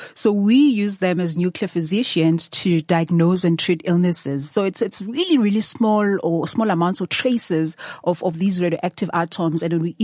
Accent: Durban, KwaZulu-Natal, South Africa; now in Johannesburg, South Africa; I was born and raised in Durban.

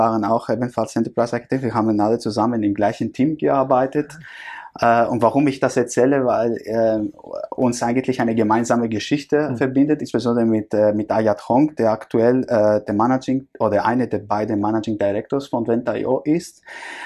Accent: Greece; German is a second language; now in Germany; Ich komme ursprünglich aus Griechenland, bin aber jetzt seit 15 Jahren hier in Deutschland

